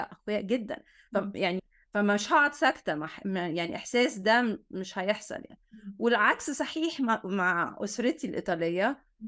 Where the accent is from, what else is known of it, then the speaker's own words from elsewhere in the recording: Egypt; moved away as an adult; now in United States; بس امي سابت ايطاليا فوق 50 سنة وجات مصر. فانا ولدت في مصر وعشت في مصر طول حياتي. كنت بروح اشوف ازور ايطاليا كل صيف، اشوف جدتي وخالاتي وكده. بس عشتي كلها كانت في مصر، وبعدين من 6 سنين جيت اعمل PhD هنا في امريكا.